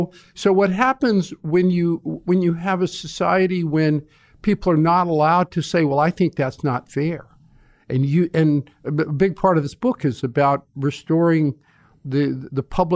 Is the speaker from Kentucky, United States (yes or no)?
yes; Kentucky, United States; I grew up in Eastern Kentucky.